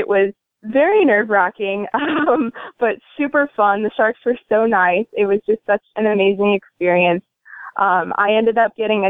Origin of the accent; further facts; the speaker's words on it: San Luis Obispo, California, United States; I am from San Luis Obispo, California. Born here and grew up here my whole life. And I'm in love with this community.